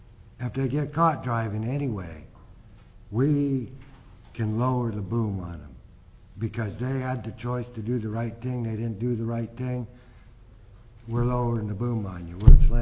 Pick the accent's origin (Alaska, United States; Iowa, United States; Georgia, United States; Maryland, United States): Alaska, United States; Tanana; Through the chair … I'm from Tanana, Alaska.